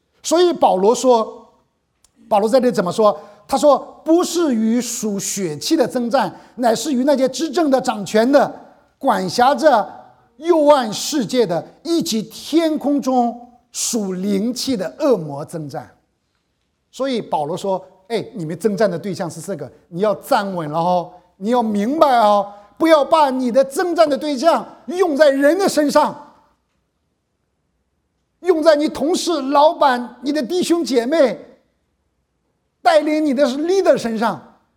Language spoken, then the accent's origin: Chinese; North China, China; 那再加上我们是北方人，你知道北方人基本上吃的是白白胖胖的